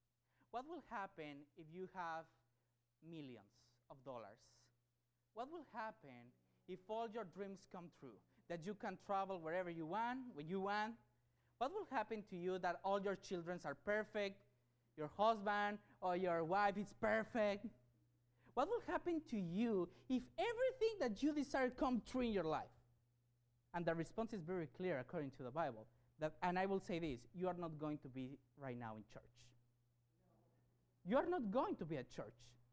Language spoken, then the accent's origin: English; Tampico, Tamaulipas, Mexico; I born and raised in Mexico. And I born and raised in a very difficult circumstances. I grew up in a town called Tampico, in front of the Gulf of Mexico